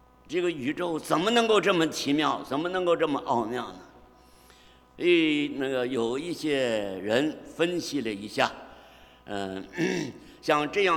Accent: China; 大概我们从大陆来的有一个盲点

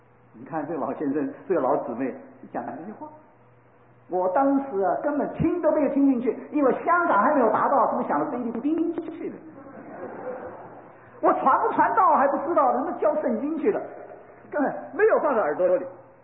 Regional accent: Guangdong, China; 我是广东人，我学经济的

